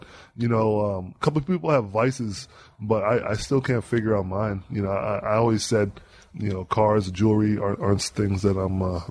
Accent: Maryland, United States; also born or lived in Queens, New York; I was born in Queens, raised in Maryland.

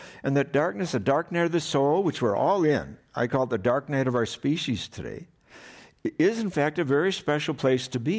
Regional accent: Wisconsin, United States; I grew up in Wisconsin, and Wisconsin, first of all, it has a lot of the morphic resonance, a memory of the Native American people on the land there.

